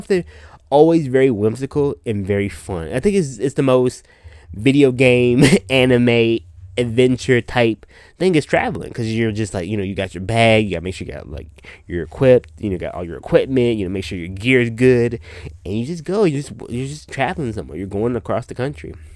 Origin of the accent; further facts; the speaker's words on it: Chicago, Illinois, United States; I've done, like, a lot of my stuff, Chicago, I'm from Chicago, so I do a lot of stuff in the Chicagoland area and things like that.